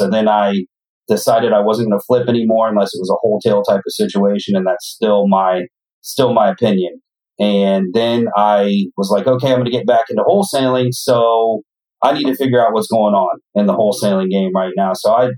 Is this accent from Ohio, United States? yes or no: yes; Ohio, United States; I am originally from Ohio.